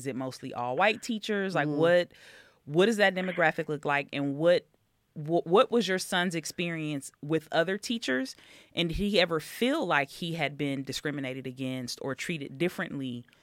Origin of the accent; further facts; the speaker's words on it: Inglewood, California, United States; I grew up in Inglewood too. So I know that area as well.